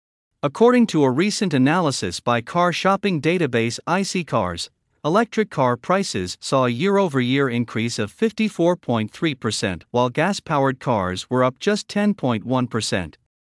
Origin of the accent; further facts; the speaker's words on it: Michigan, United States; Michigan, my home state, has a Democratic governor facing a tough re-election campaign this November